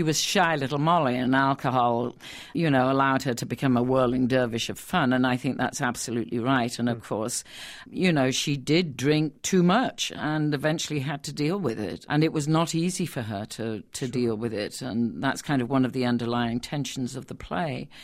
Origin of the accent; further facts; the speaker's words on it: England, United Kingdom; now in United States; I was really scared of it at first because of being English and thinking, this is really cheeky, me doing this Texan. Fortunately, I am an American.